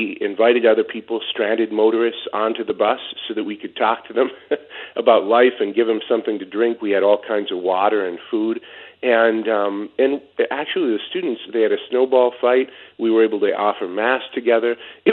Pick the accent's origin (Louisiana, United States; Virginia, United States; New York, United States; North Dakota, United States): North Dakota, United States; We're from North Dakota. We're not afraid of a little snow.